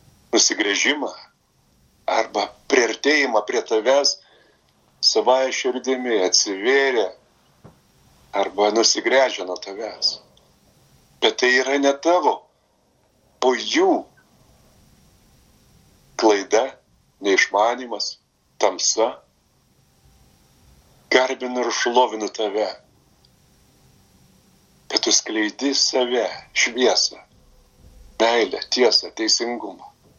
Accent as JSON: {"language": "Lithuanian", "town": "Vilnius", "region": "Vilnius County", "country": "Lithuania", "lives_now": "Kaunas, Lithuania", "said": "Sakau, aš apskritai iš Vilniaus atvažiavau į Kauną, nes Vilniuje jau vien tik tai rusų kalbą aš girdži"}